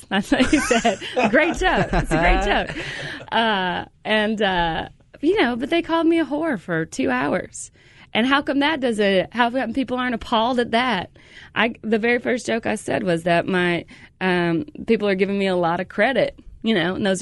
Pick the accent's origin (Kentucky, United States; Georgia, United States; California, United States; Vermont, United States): Georgia, United States; I probably heard the N-word more in one weekend there than I did my entire life growing up in Georgia.